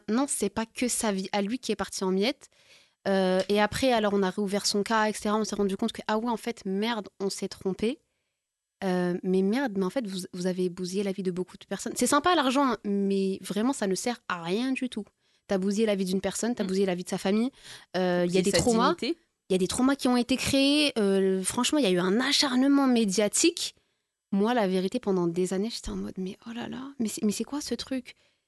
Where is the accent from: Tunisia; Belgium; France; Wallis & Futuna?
Tunisia; Je suis tunisienne.